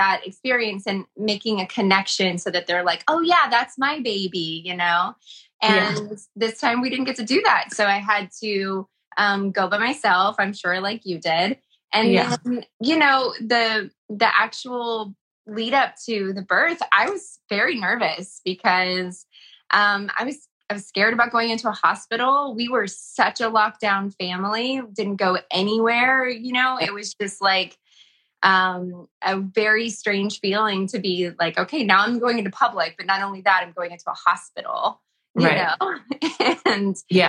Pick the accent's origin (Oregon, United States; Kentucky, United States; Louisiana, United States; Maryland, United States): Kentucky, United States; I'm from Kentucky